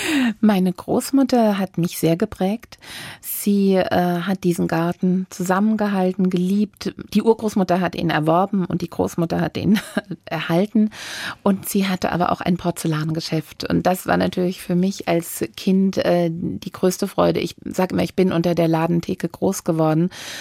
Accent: Hesse, Germany; Ich bin wirklich auf dem Land groß geworden, hier in der Nähe von Frankfurt, und habe den Wald, die Natur, die Wiesen, unseren großen Garten, der 4000 Quadratmeter hatte, immer als mein Reich empfunden.

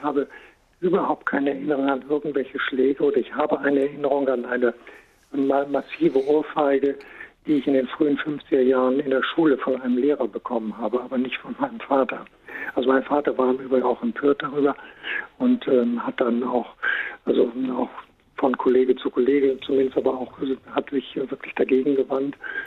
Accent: Dresden, Saxony, Germany; born there; Und ich bin in Dresden geboren worden.

